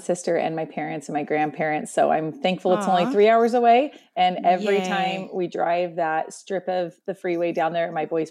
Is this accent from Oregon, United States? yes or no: yes; Oregon, United States; now in Central Washington, United States; But my husband and I, we live in Central Washington. I'm from Oregon, and we're raising our family on a few little acres out here